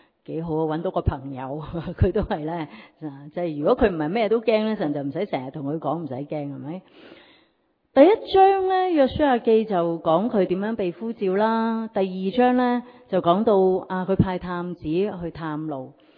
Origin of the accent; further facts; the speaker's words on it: Hong Kong; 本来我哋香港人好难明白嘅